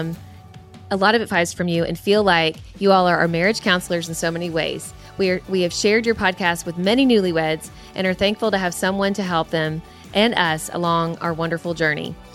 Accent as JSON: {"language": "English", "region": "Kentucky", "country": "United States", "said": "But anyway, we're from Kentucky. We say cussing."}